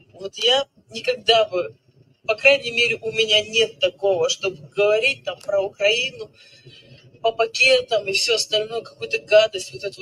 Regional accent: Russia; я горжусь тем, что я родилась, выросла в России, я патриот.

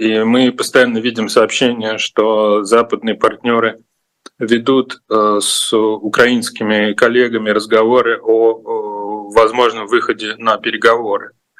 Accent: Russia; я сам изначально из России, поэтому мне неловко, представитель страны агрессора

